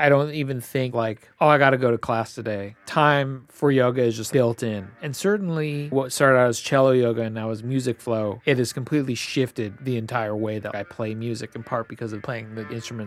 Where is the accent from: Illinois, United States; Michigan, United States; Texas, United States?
Illinois, United States; Chicago; And certainly like as I grew up in Chicago playing a lot of jazz and really like living and dying by like some crazy jazz